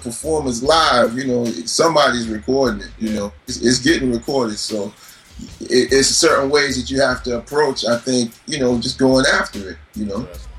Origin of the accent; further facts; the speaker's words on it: Bronx, New York, United States; born there; You know, I was born in the Bronx. But I moved away fast.